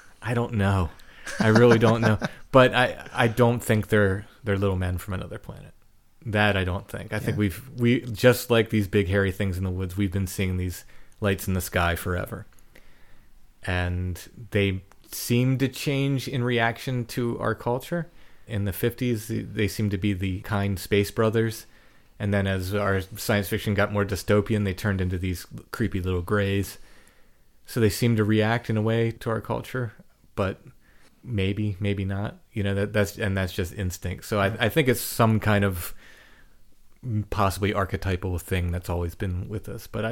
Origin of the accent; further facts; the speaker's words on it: Maryland, United States; The farm I grew up on in Maryland, northern Maryland.